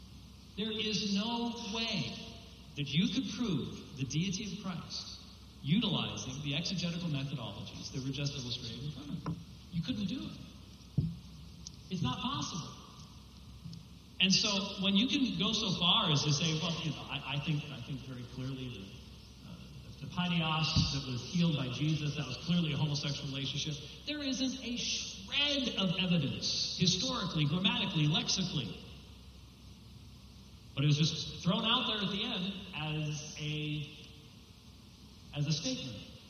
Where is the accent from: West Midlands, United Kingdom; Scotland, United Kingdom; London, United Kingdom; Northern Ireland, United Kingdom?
Scotland, United Kingdom; I'm Scottish, so please.